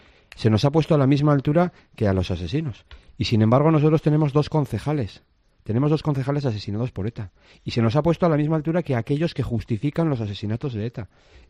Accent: Navarre, Spain; yo he crecido aquí, yo soy de aquí. Llevo tiempo en la política, en mi pueblo

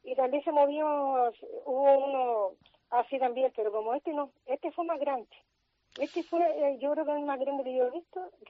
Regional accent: Agaete, Canary Islands, Spain; De Agaete mismo

